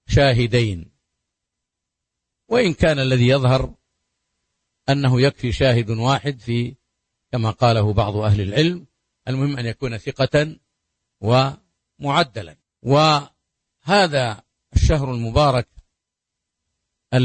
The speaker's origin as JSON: {"language": "Arabic", "country": "Saudi Arabia", "said": "بلادنا المملكة العربية السعودية"}